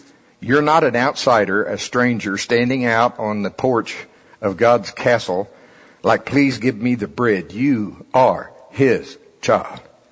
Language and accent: English; Shawnee, Oklahoma, United States; Now again, I'm from Shawnee. Come on. Pottawatomie County.